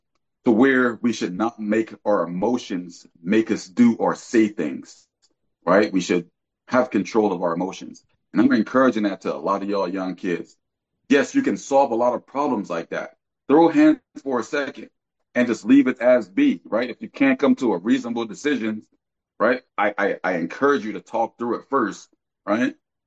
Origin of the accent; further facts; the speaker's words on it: Philadelphia, Pennsylvania, United States; So again, I'm from Philly. Philly is not like this no more.